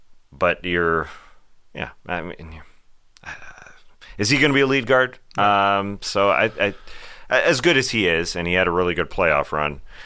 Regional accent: Toronto, Ontario, Canada; Hey, I'm from Toronto.

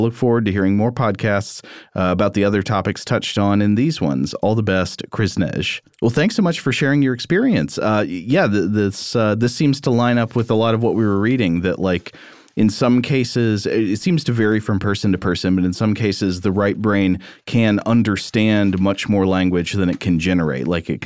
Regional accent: Canada; Yes, I'm Canadian.

